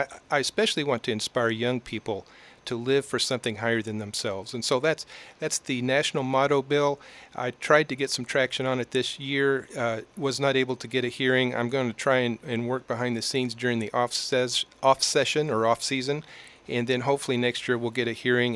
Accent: United States; I need to do what I can to help my hometown and my home area here in Montgomery County.

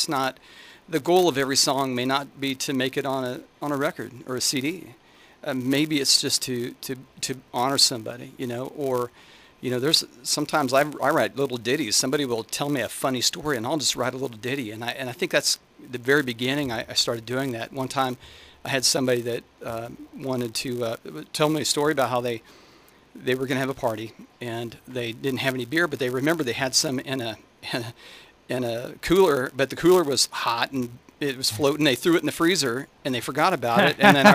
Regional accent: Neodesha, Kansas, United States; now in Crossroads, United States; So I'm actually from Neodesha.

